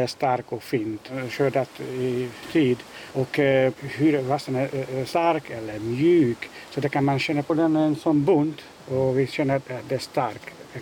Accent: Hungary; Swedish is a second language; now in Sweden; Den kommer från mitt hemland, från Ungern.

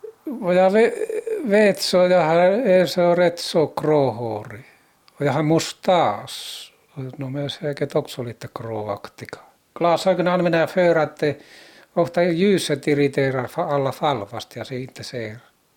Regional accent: Lapland, Sweden; born or raised there

